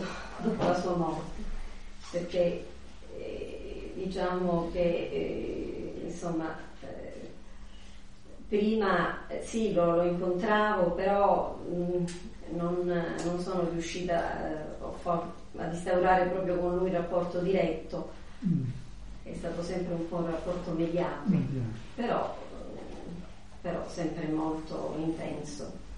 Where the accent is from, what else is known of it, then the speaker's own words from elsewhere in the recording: Vibo Valentia, Calabria, Italy; sono calabrese anch'io, vengo da Vibo Valentia